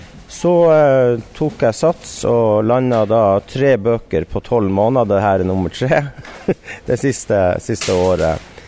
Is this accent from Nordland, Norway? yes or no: yes; Evenes, Nordland, Norway; Ja, altså jeg kommer opprinnelig fra Evenes I Nordland. Vokst opp I bunkersene som beskyttet Tirpitz under krigen.